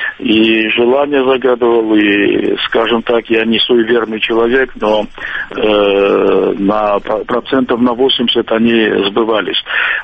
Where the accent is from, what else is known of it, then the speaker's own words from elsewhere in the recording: Sukhumi, Abkhazia, Georgia; был несколько лет назад в моем родном городе. Я Сухумский сам и фотографировал мой город.